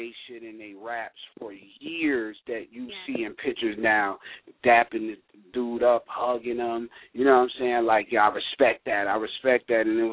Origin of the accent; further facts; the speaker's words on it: Hempstead, New York, United States; I'm from Hempstead, right by Queens, and that's exactly the type of music we came up on.